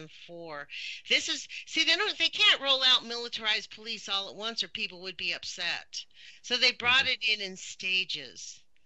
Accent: Los Angeles, California, United States; When I lived in LA, and I'm from Los Angeles, I was raising two kids.

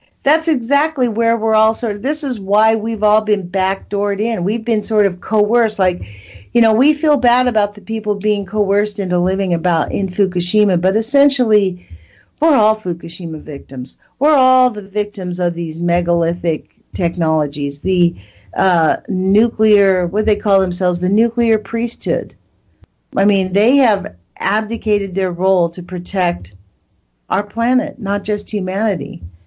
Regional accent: United States; I used to say, I'm not an activist. I'm an American.

